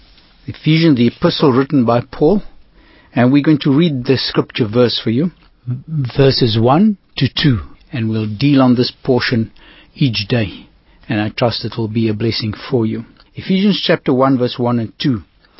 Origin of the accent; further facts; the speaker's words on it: Kimberley, Northern Cape, South Africa; I'm from Kimberley in the Northern Cape, visiting the sweet Natal.